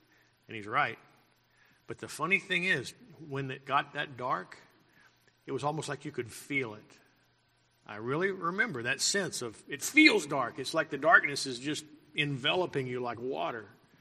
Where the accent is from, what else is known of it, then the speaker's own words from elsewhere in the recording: Carlsbad, New Mexico, United States; born there; I was born in Carlsbad.